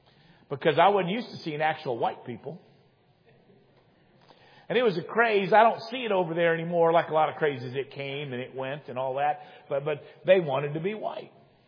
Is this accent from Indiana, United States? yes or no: yes; Indianapolis, Indiana, United States; born or raised there